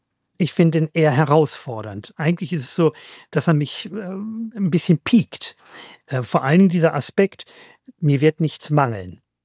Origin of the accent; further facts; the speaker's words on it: North Rhine-Westphalia, Germany; wir kommen aus dem Nordgebiet, also der Nordpunkt unseres Bundeslandes liegt nur 20 Kilometer entfernt. Insofern sind wir aus Nordostwestfalen